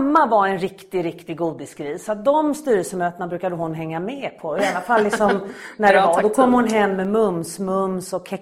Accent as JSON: {"language": "Swedish", "town": "Malmö", "region": "Skåne", "country": "Sweden", "tie": "born or raised there", "said": "Född och uppvuxen i Malmö."}